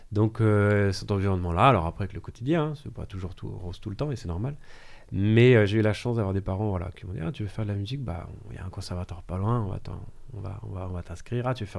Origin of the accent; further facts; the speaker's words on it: Blois, Centre-Val de Loire, France; J'ai grandi à Blois, c'est une ville entre Orléans et Tours en région centre.